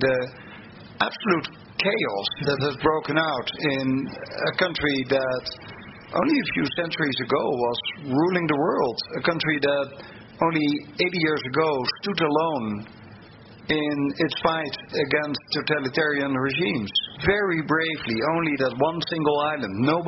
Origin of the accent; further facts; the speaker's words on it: Netherlands; accent: Dutch; English is a second language; if it occurs in the Netherlands, where you might have heard that rest of my accent, where I come from